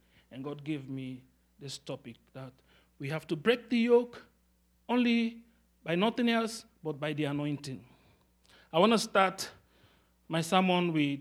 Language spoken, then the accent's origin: English; Sierra Leone; So in Africa, we come from Sierra Leone.